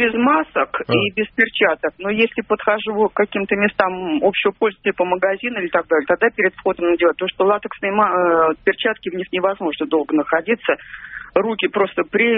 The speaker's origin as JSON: {"language": "Russian", "region": "Moscow", "country": "Russia", "said": "Мне 68 лет. Я из Москвы."}